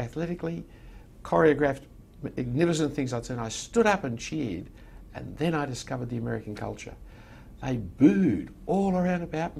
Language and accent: English; Sydney, New South Wales, Australia; because I grew up in the Eastern Suburbs.